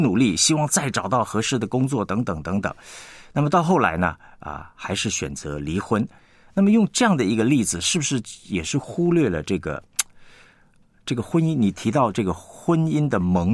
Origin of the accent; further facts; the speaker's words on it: China; 虽然我们中国人呢比较保守，很多弟兄姐妹都不说